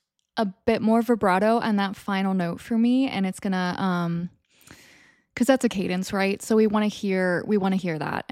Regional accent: Illinois, United States; So I'm originally from Illinois. So we did ILMEA, Illinois Music Educators Association.

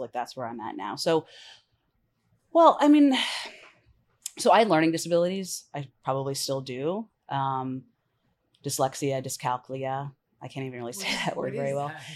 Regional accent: Manhattan, New York, United States; born there; I was born in Manhattan when we were, I'm a twin.

